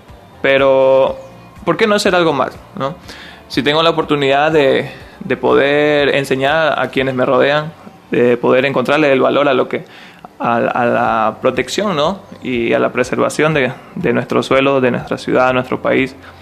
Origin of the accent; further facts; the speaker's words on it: Santa Cruz de la Sierra, Santa Cruz, Bolivia; Yo vengo de la ciudad de Santa Cruz, ¿no?